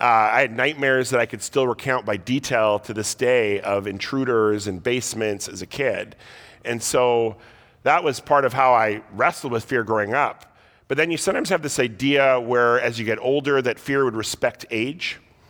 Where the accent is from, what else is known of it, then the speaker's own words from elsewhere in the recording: Victoria, British Columbia, Canada; We grew up in Victoria